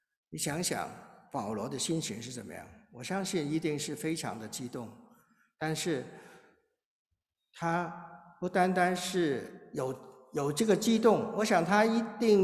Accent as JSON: {"language": "Chinese", "country": "Hong Kong", "said": "然后他后来呢一直到我们是香港来的"}